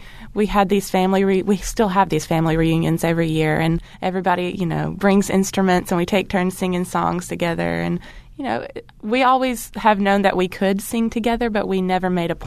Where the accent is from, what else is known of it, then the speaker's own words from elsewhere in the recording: Muscle Shoals, Alabama, United States; We actually grew up in a church that didn't use any musical instruments